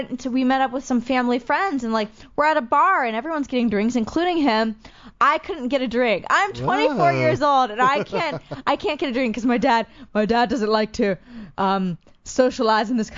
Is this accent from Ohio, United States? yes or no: no; Maryland, United States; because I grew up there in Maryland for the most part, so a lot of people at the church I know personally, and they always like to hear my updates.